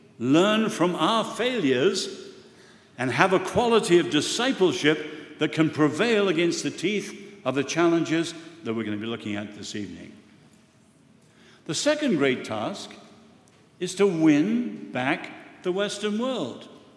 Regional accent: Ireland; And I'm proud to say as an Irishman, they came down in missionaries and little flimsy coracles and sailed to France.

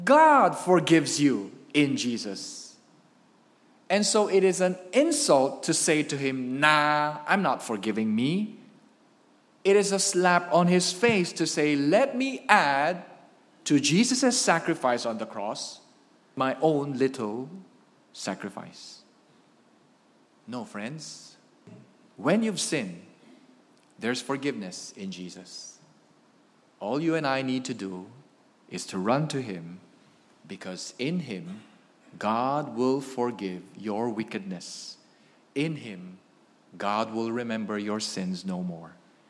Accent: Philippines; So I grew up in the Philippines, and every Holy Week, I witnessed men and women perform penance.

